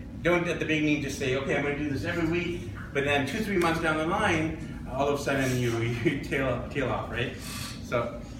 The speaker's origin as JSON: {"language": "English", "town": "Vancouver", "region": "British Columbia", "country": "Canada", "said": "I'm from Vancouver"}